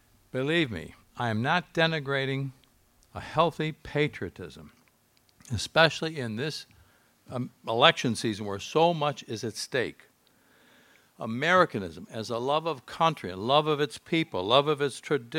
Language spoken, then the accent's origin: English; Chicago, Illinois, United States; Of course, I'm from Chicago, so as I say, it truly is a distinct pleasure to be here with you.